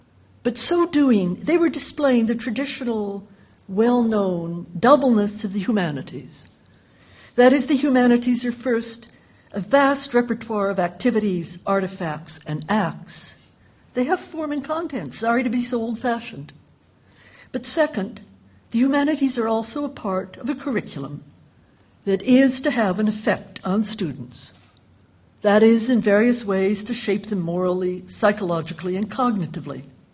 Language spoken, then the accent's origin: English; United States; also born or lived in Cambridge, United Kingdom; As it's obvious, I am an American.